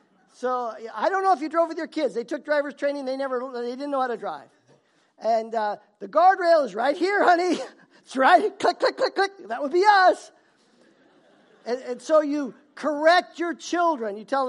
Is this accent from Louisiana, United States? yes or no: no; Idaho, United States; also born or lived in Saskatchewan, Canada; I went to school in Saskatchewan, and I came from Idaho, so driving in Saskatchewan was totally different.